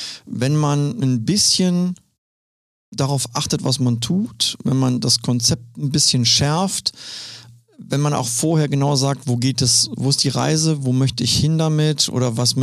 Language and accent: German; Cologne, North Rhine-Westphalia, Germany; Also ich komme ja gebürtig aus Köln, deswegen kann ich ja fast jedes Platt auf dieser Welt.